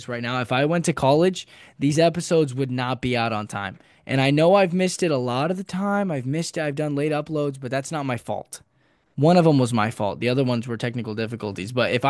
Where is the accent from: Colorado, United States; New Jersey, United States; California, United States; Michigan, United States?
California, United States; fact of the week is that we are from the Central Valley.